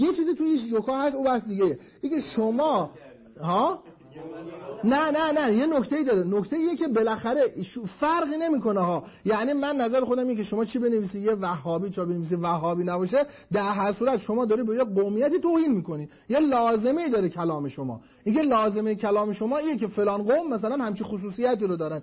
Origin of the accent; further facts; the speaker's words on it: Mashhad, Razavi Khorasan, Iran; تو لهجه ما مشهدی ها مثلا مشهدی سنی و مشهدی شیعه دو تا لهجه دارن